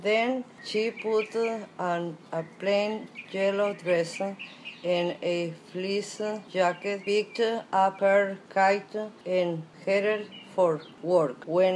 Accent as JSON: {"language": "English", "country": "Mexico", "tie": "born or raised there", "second_language": "English"}